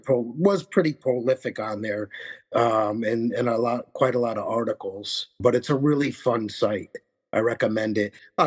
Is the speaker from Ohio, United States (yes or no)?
no; New York, United States; accent: New York; I mean, I'm in Connecticut, but close enough, and you know, I get told I sound like I'm from New York. I have a New York accent.